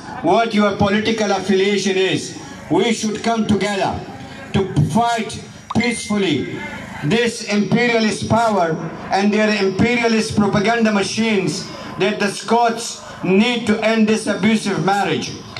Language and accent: English; Afghanistan; now in United Kingdom; this is a propaganda machine, which I came from Afghanistan, when the war criminal Tony Blair and Bush, they were saying that we have to change the regime in Afghanistan and Iraq